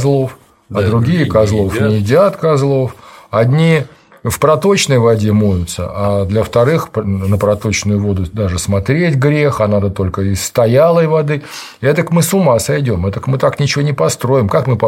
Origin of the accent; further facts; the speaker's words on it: Mogilev, Mogilev Region, Belarus; born there; И я родился в Белоруссии, в городе Могилеве, где фирма отца строила комбинат химволокна